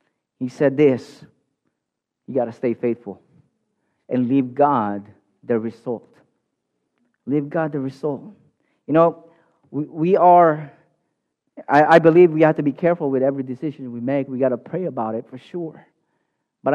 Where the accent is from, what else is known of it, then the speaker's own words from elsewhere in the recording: Philippines; And I think because being Filipino, I understand in Asian cultures, education is, they put a high premium on education.